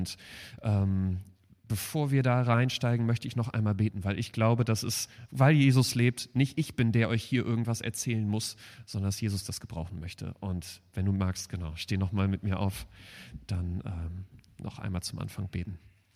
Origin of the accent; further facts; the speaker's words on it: Germany; obwohl ich als Deutscher geboren bin, irgendwie hat die Viertelseite Holländisch in mir mein Fußballherz erobert.